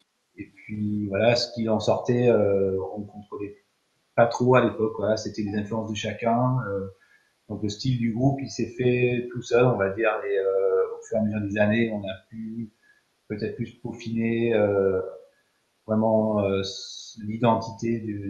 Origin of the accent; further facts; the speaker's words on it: United Kingdom; French is a second language; now in France; on est anglais à la base, même si ça fait très longtemps qu'on est en France